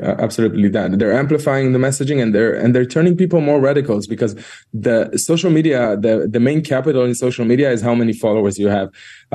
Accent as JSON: {"language": "English", "country": "Israel", "also_born_or_lived": "United States", "second_language": "English", "said": "Yeah, I lived in America for a few years, and I'm originally from Israel."}